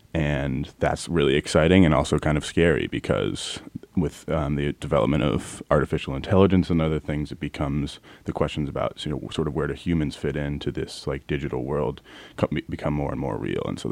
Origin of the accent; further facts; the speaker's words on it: Boston, Massachusetts, United States; I'm from the Boston area.